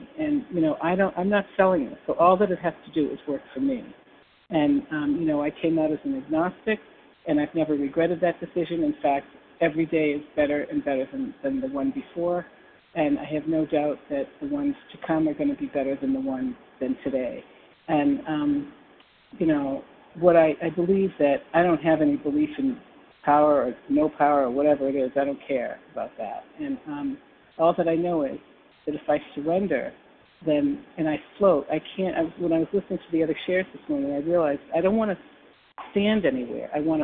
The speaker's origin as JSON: {"language": "English", "town": "Boston", "region": "Massachusetts", "country": "United States", "said": "And I'm from the Boston area"}